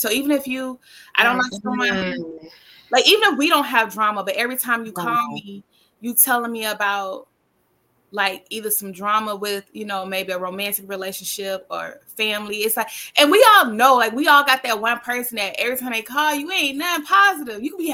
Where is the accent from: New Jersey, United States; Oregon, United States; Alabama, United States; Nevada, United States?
Alabama, United States; Mobile; now in New York, United States; because even though I'm from Mobile, Alabama, I'm a very proud Southern girl, and I'm not about to come to New York and like change my accent